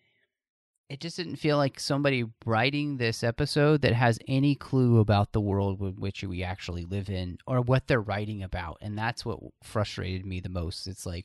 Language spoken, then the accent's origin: English; Texas, United States; So, and I'm from Texas.